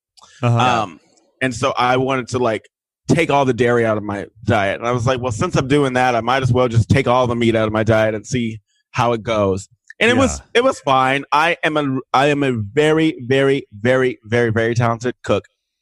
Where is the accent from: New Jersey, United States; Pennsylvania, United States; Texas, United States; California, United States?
Texas, United States; I'm from Texas and I'm a big meat eater.